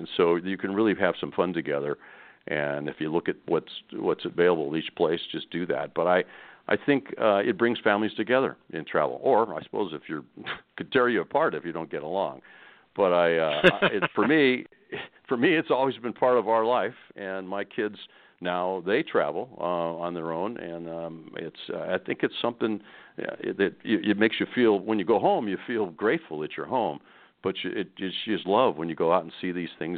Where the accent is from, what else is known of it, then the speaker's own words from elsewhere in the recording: San Diego, California, United States; also born or lived in Chicago; Well, I was born in Chicago when my mom and dad, and they decided, the mom didn't like Chicago, and my dad got a job in San Diego. So in 1959, my brother and I and our sister, we drove down Route 66 and settled in San Diego.